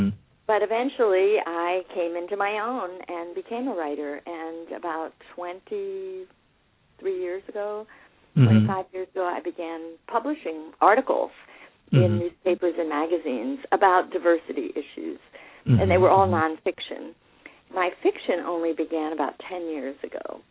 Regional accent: North Carolina, United States; born there; I was born actually in North Carolina.

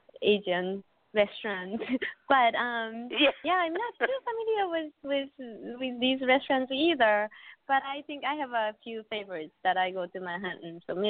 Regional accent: Tokyo, Japan; English is a second language; now in United States; My father's family came from Korea to Japan, and I grew up in Japan, and my mother was from Japan, and I grew up in Tokyo, and then I came to the States a long time ago.

